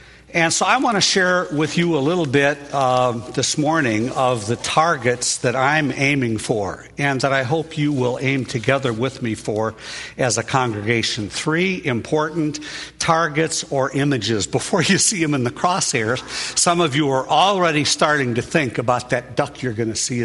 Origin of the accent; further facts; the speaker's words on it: Chicago, Illinois, United States; I don't go hunting because I was raised in Chicago, and the only thing people hunt there is people.